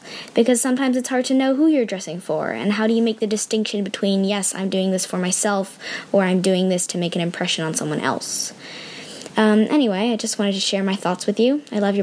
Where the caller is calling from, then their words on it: New Jersey, United States; I am 13, and I am messaging from New Jersey.